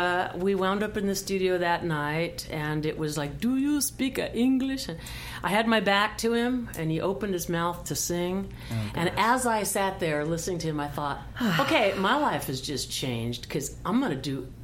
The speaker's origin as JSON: {"language": "English", "country": "United States", "said": "I'm an American Jewish girl with Hungarian and Russian roots, third generation"}